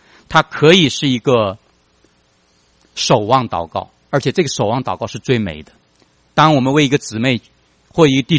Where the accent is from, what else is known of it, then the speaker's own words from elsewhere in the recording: China; 我们中国人的传统就是自己要